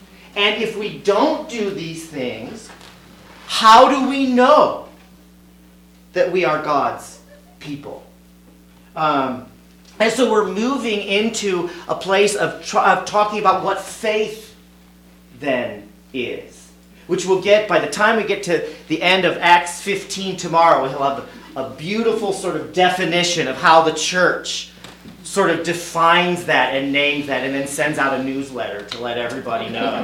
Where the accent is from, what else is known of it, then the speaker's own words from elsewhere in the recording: Cincinnati, Ohio, United States; And I grew up in Cincinnati, Ohio, which is a deeply Catholic place.